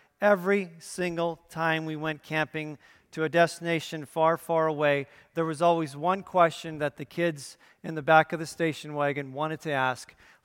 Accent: Vista, California, United States; Well, I grew up in Vista, California, which is in North San Diego County. Nice, warm summers in Southern California.

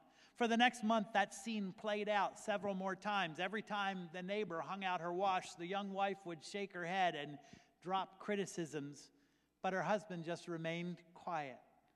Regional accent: Philadelphia, Pennsylvania, United States; now in Greenwich, United States; I'm from Philly. I was born and raised in Philly.

